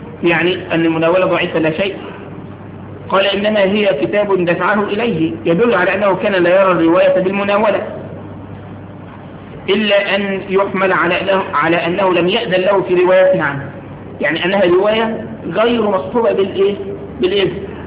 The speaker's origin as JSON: {"language": "Arabic", "country": "Egypt", "said": "ده مش طعن في المصريين، أنا مصري"}